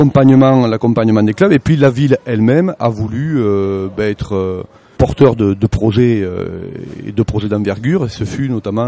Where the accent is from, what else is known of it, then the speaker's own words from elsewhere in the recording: Occitanie, France; J'ai toujours joué au foot dans le Nord Aveyron, l'Ayol, Uparlac. Voilà, donc un footeux. J'étais supporter du RAF comme tous les Aveyronnais.